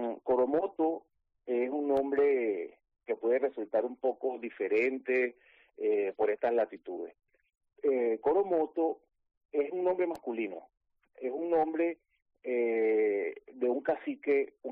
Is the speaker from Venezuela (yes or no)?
yes; Venezuela; now in Boiro, Spain; nosotros somos una familia, somos venezolanos y residimos en Boiro desde hace 4 años. Y lo hemos adoptado como nuestro nuevo hogar.